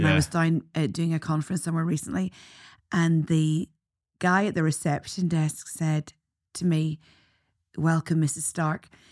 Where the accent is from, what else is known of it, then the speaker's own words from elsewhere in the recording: Ireland; As an Irish woman, I know I would get into a lot.